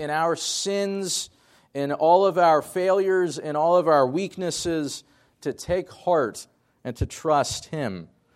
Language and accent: English; Washington, United States; I grew up in Eastern Washington before going off to college and going off to seminary. So I've enjoyed being back and ministering in Washington State.